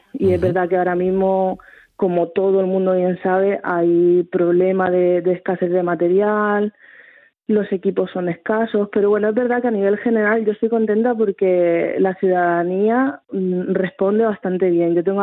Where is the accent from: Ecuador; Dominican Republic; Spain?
Spain; Elche, Valencian Community; yo soy de Elche y ahí hay un dicho que dice que toda piedra fa pared